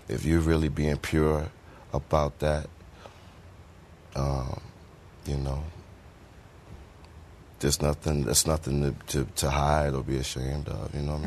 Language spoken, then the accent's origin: English; Richmond, Virginia, United States; I grew up in South Side of Richmond.